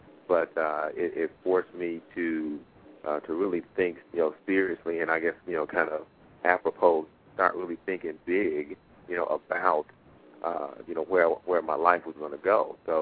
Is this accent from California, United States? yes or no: no; Chicago, Illinois, United States; Well, I'm born and reared in Chicago. Spent most of my life here in the Chicagoland area.